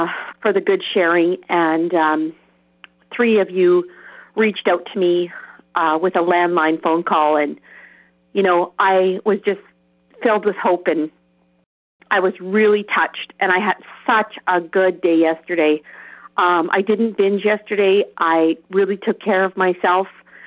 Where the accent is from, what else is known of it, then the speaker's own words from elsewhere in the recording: Manitoba, Canada; Hi, I'm from Manitoba, Canada, and this is my first time speaking at a meeting.